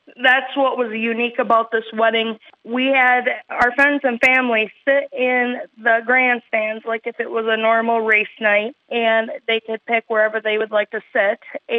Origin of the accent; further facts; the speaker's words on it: Chatfield, Minnesota, United States; also born or lived in Austin; Yes, I grew up in Chatfield all my life, and Dan and I lived in Austin, and I wanted to be closer to family and closer to work, so we ended up moving back to Chatfield